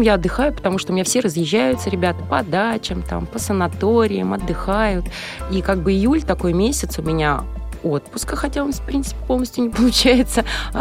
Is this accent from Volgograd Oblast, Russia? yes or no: yes; Kamyshin, Volgograd Oblast, Russia; В Камышине, да. Вот я из Камышина.